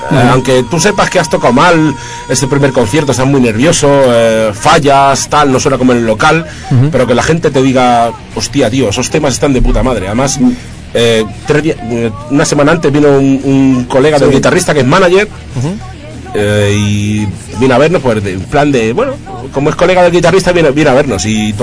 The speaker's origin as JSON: {"language": "Spanish", "town": "Madrid", "region": "Community of Madrid", "country": "Spain", "said": "y yo soy de Carabanchel."}